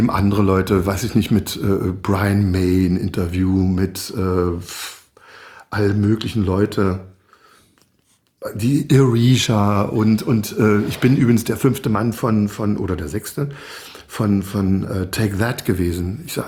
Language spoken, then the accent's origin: German; Magdeburg, Saxony-Anhalt, Germany; Ich bin ja aus Magdeburg.